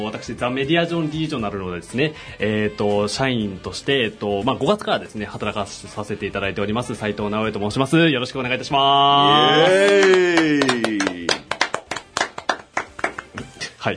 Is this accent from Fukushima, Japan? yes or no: no; Hiroshima, Japan; 僕広島なので出身がですね、